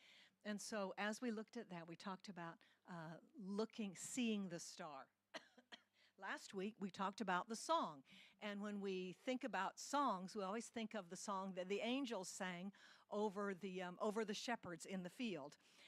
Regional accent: Singapore; You know that I grew up in Singapore.

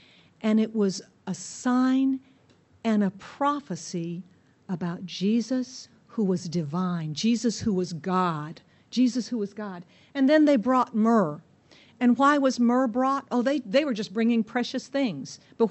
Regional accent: United States; You all know that I am from North America, that I'm American.

